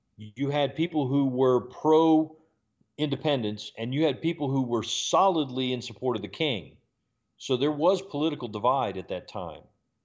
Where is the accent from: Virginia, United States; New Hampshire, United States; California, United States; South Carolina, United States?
South Carolina, United States; You know, you're from Missouri, I'm from South Carolina, you know, wherever